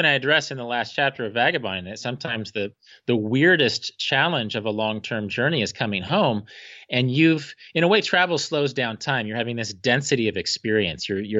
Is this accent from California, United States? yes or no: no; Wichita, Kansas, United States; And I have friends that I grew up with in Wichita, which is an hour and a half away.